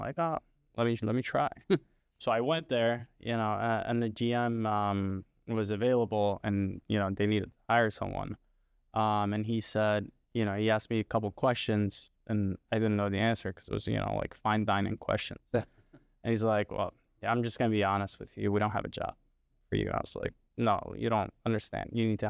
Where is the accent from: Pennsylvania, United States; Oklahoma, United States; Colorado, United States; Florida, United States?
Pennsylvania, United States; So I grew up in Bucks County. Went to Pensbury High School